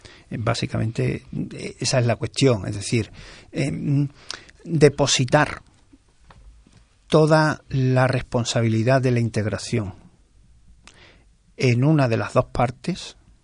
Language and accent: Spanish; Galicia, Spain; ¿La mía, que soy gallego?